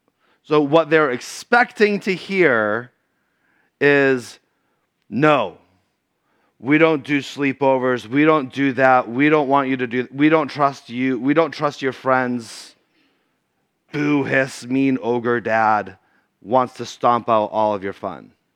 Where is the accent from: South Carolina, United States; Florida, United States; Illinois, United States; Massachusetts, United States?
Massachusetts, United States; accent: Boston; I'm from Massachusetts. I'm sorry that my Boston accent isn't thicker, but I could say thicca if you'd prefer.